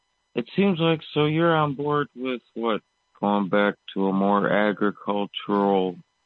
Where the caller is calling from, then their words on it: Michigan, United States; I'm calling from Rhineon, Michigan.